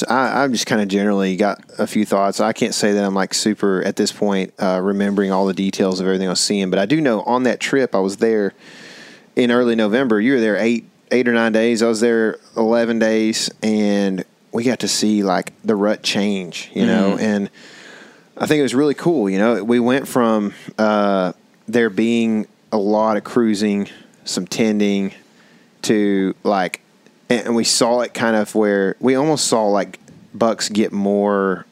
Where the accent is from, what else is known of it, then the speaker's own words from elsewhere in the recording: Texas, United States; you know, we're from Texas, so the Midwest is far